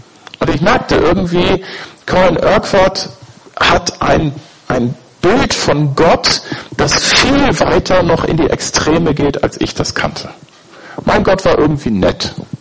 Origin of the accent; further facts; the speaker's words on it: Schleswig-Holstein, Germany; Ich komme aus Nordfriesland, ja.